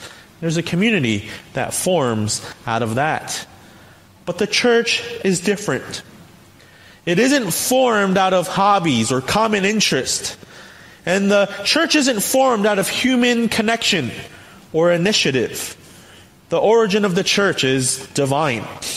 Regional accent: Staten Island, New York, United States; I grew up in Staten Island, and so 90% of my classmates in my high school, it's not just Caucasian, but Italian-American.

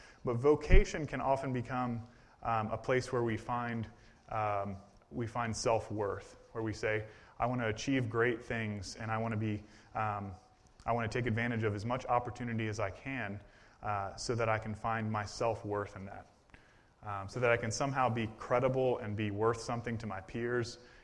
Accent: Virginia, United States; now in New Jersey, United States; I applied for a youth pastor position a couple years ago in my hometown in Virginia

